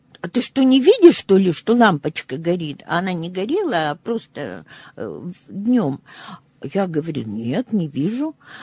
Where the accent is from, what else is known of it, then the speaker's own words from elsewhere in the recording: Magadan Oblast, Russia; мы когда ехали из Магадана в свой поселок, 80 километров, остановился автобус